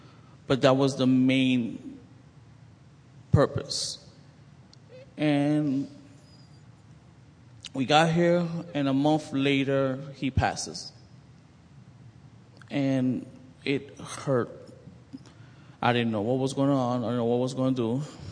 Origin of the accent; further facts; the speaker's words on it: New York, United States; but I'm a New Yorker. I've walked blocks. I've walked streets.